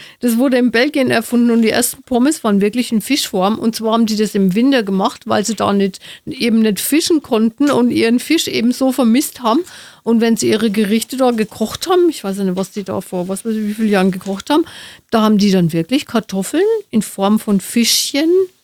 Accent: Nuremberg, Bavaria, Germany; Also 3 im Weckler sind bei uns in Nürnberg. Das sind die Nürnberger Bratwürstle.

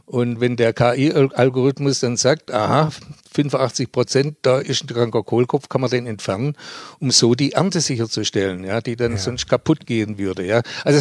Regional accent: Stuttgart, Baden-Württemberg, Germany; ich bin ja Stuttgarter. Und als Stuttgarter liest man die Stuttgarter Zeitung.

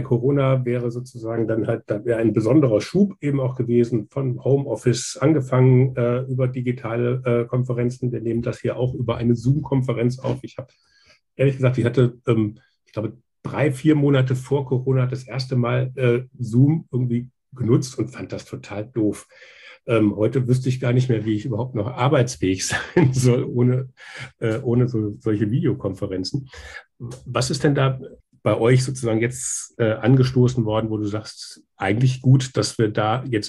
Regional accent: Hesse, Germany; Also ich bin jetzt selbst aus Nordhessen ursprünglich mal.

